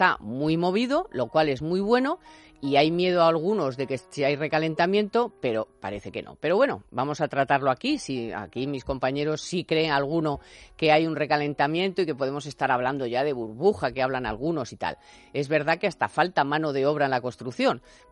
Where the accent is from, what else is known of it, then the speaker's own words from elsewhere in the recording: Spain; como españoles